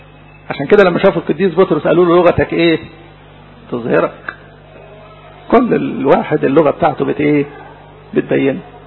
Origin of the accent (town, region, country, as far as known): Egypt